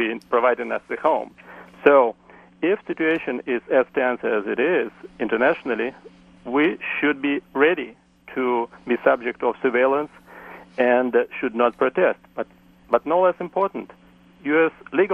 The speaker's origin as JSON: {"language": "English", "country": "Russia", "second_language": "English", "moved": "yes", "lives_now": "United States", "said": "I'm an immigrant from Russia myself, and I know a thing or two about immigration in other countries."}